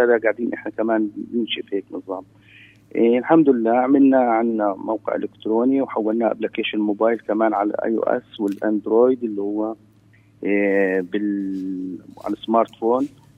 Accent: Palestine; أنا فلسطيني.

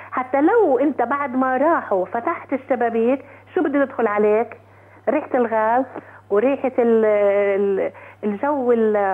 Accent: Palestine; بقول لك غير يكون معجزة إنه تحقق لنا اللي بدنا إياه إحنا كفلسطينيين

